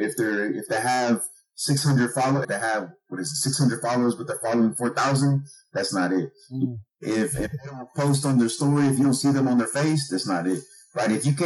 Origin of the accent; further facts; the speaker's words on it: Houston, Texas, United States; growing up in the hood or growing up in Houston, and if you don't know anybody that's investing, then you're not going to be an investor